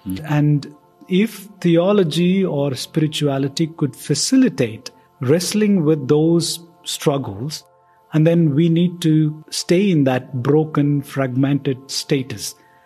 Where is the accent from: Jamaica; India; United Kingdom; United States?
India; There are places where I will not be welcome here, even though I'm in a different country. But I, as an Indian Christian, I won't be welcome in certain places because my name signifies that I am a Dalit.